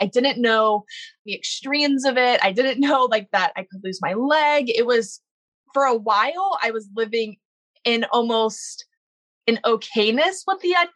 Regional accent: Baton Rouge, Louisiana, United States; So I grew up in Baton Rouge, Louisiana, and there's not a whole lot to do there.

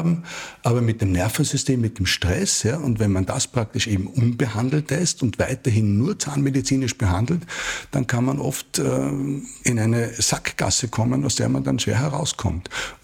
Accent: Salzburg, Austria; Ich komme aus Salzburg und bin in Salzburg in ein musisches Gymnasium gegangen.

